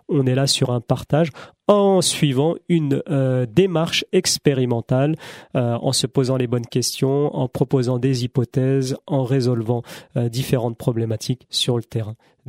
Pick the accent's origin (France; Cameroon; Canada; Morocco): France; On insiste parce qu'on est des Français et on partage de bon cœur avec tous les citoyens et citoyennes